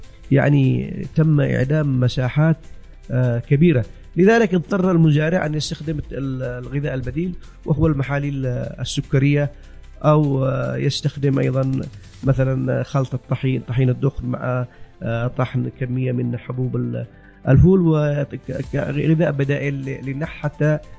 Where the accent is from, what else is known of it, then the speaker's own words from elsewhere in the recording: Yemen; هذا كان منتشر في الدول الأوروبية ولا يوجد عندنا في اليمن.